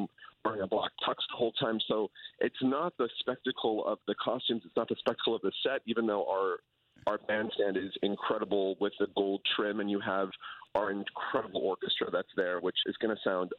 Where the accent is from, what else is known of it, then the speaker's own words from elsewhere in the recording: Berwyn, Illinois, United States; my mom, you know, who I grew up very Catholic in Berwyn, Illinois